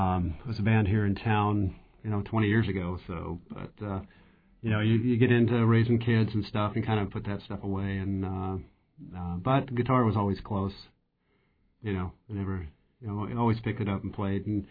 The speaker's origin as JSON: {"language": "English", "town": "Juneau", "region": "Alaska", "country": "United States", "tie": "born or raised there", "said": "But I grew up here in Juneau, and, back when I was a kid, there wasn't really a whole lot going on other than we had KIMY and KJNO."}